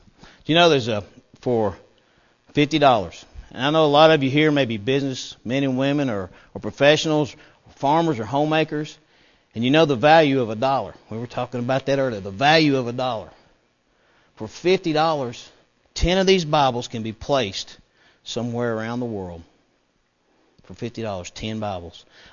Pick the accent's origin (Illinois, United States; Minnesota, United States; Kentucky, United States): Kentucky, United States; Campbellsville; and I am from Campbellsville, and I'm a layperson.